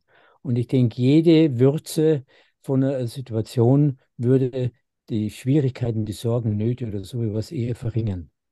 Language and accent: German; Bavaria, Germany; Und als Bayer sage ich natürlich